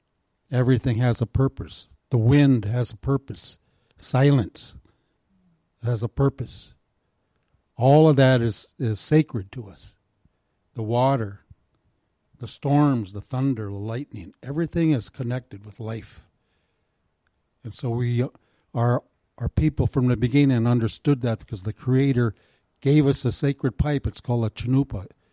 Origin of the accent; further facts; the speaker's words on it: Minnesota, United States; We have several sacred sites here. I'm from the Bede Wakantua Band, the Mittawakanen Band, and our origin here for our band, there's four bands in our Dakota, with our Dakota people